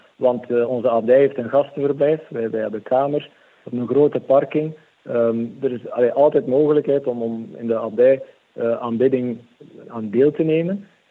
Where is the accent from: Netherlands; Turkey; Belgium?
Belgium; Sint-Maria-Oudenhove, East Flanders; Ik kom uit Sint Maria Oudenhoven. Dat is een heel klein dorp, maar waar Maria heel aanwezig is.